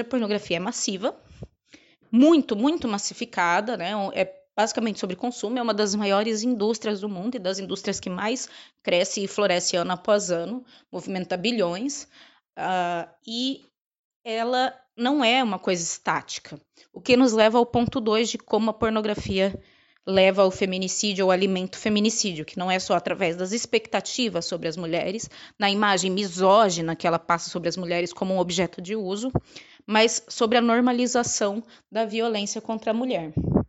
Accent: Brazil; now in Portugal; Eu sou brasileira, mas vivo aqui em Portugal

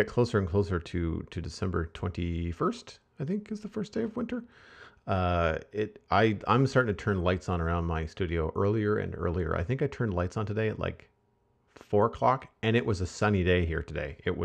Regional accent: Canada; I mean, like you, I'm Canadian, you might as well be because you live so close.

